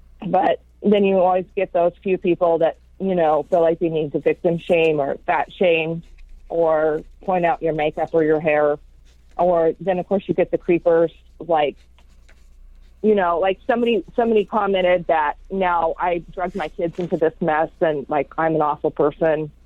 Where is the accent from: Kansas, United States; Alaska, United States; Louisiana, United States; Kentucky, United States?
Kansas, United States; Wichita; I did a large piece with Wichita Eagle from Kansas, my hometown.